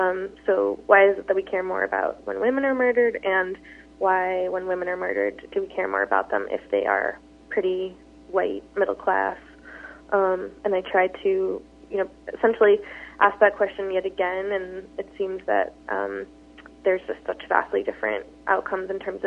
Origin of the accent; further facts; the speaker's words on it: New York City, New York, United States; Yeah, I am from New York City originally, so very different.